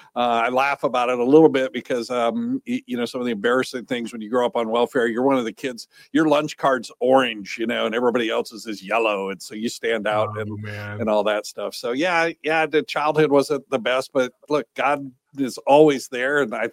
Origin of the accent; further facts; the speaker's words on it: Nebraska, United States; I grew up in Nebraska, so I'm kind of a Midwest farm kid.